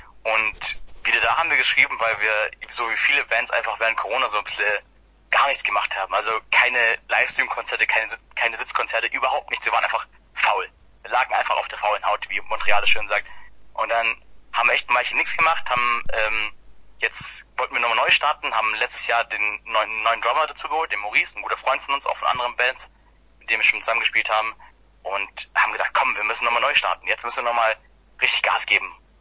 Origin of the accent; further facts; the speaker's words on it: Gerlingen, Baden-Württemberg, Germany; Ja, wir kommen auch alle aus Gerlingen ursprünglich. Also wir sind alle da, kommen daher